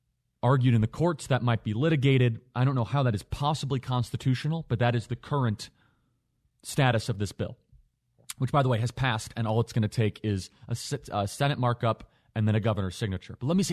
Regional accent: Illinois, United States; when I grew up in Illinois and I went to Wheeling High School

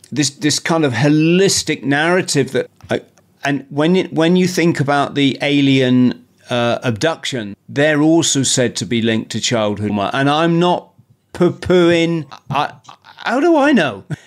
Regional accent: Northern Ireland, United Kingdom; I'm from Northern Ireland

